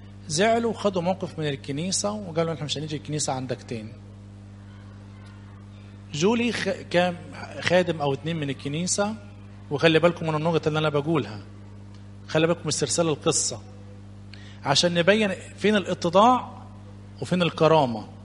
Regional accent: Upper Egypt, Egypt; لان انا رجل صعيدي ومتأثر شوية بالصعيدة كتير، يعني بوالدية.

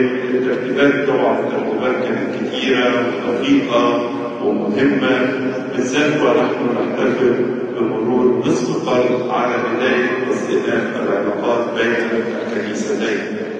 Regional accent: Egypt

